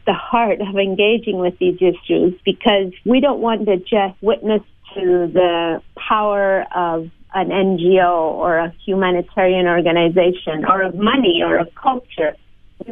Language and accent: English; Argentina; Growing up in Argentina, very engaged in a local church that had a very broad understanding of the calling that God gives God's people in God's world.